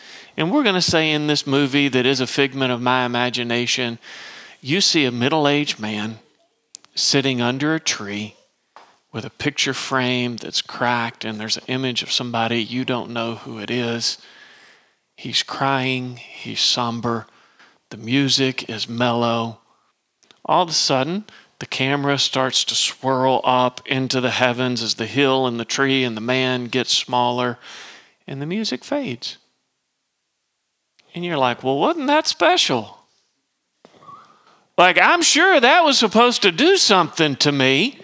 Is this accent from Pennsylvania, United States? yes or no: no; Kentucky, United States; again, I'm from Kentucky, you just wind up being a little bumfuzzled.